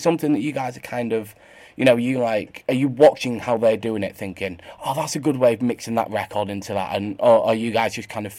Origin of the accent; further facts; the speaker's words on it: Grimsby, Yorkshire and the Humber, United Kingdom; And I'm from Grimsby himself